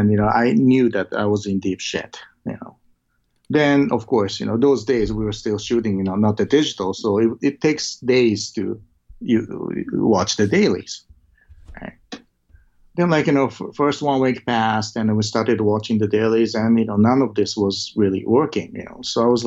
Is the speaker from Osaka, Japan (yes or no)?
yes; Osaka, Japan; So then I took my entire crew and cast to my hometown, Osaka, because Osaka had a lot of friends.